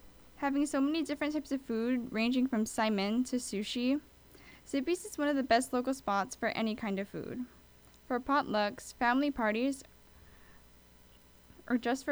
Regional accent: Hawaii, United States; As I am a person who was born and raised in Hawaii, my show is going to be talking about anything and everything about the 808 state.

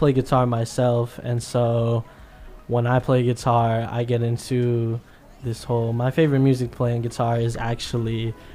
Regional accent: Sacramento, California, United States; We're out here in the Bay Area right now. I got Bay Area fans. I'm from Sacramento, so.

